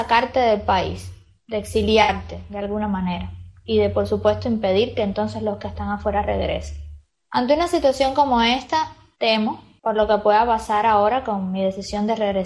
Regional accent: Cuba; moved away as an adult; Yo salí de Cuba a estudiar, mi residencia en México de estudiantes venció.

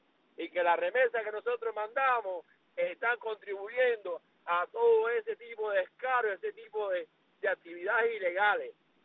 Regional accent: Cuba; Dios bendiga a mi pueblo cubano

